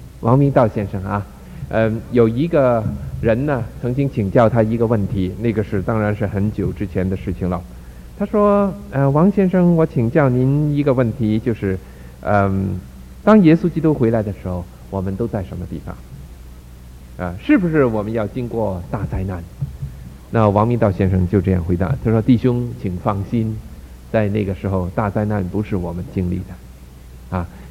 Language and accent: Chinese; Beijing, China; 我小的时候在北平长大的，所以我会讲北平话，但是在那个时候我的父母在家里头强逼我们讲广东话，我们是广州人，所以我的广东话是正宗广州话，不是潮州话。